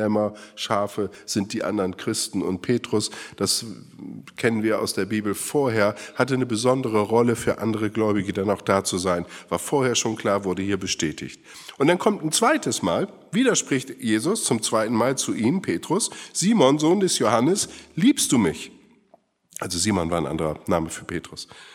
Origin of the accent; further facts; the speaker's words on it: Oldenburg, Lower Saxony, Germany; Ich bin aus Norddeutschland, Oldenburg gebürtig